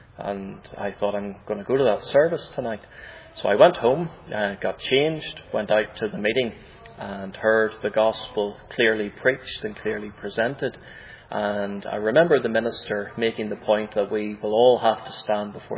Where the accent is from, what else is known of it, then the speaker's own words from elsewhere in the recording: Northern Ireland, United Kingdom; born there; accent: Northern Irish; also born or lived in England / Scotland; I was born in Northern Ireland, which is part of the United Kingdom, and so I have a Northern Irish accent. But I spent 5 years living in England and 5 years living in Scotland.